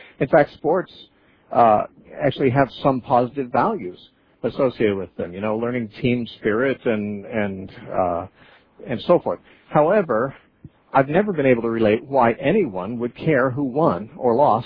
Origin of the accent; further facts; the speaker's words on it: California, United States; moved away as an adult; also born or lived in Oregon / Idaho; now in Santa Cruz, United States; I grew up in California. I lived in Orange County and Santa Cruz until I was 30. And then I moved to Oregon, lived there for 16 years, and I lived in Idaho for about 3 or 4 years.